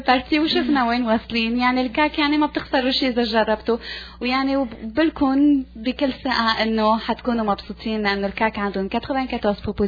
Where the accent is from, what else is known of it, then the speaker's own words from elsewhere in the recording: Lebanon; now in Canada; ونحنا اربعة لبنانيين نزلين على الكواليسيون